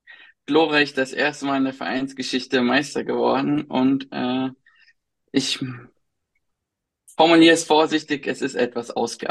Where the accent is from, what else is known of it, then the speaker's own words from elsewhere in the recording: North Rhine-Westphalia, Germany; born there; Tatsächlich meine Herkunft. Ich bin in dem Gebiet geboren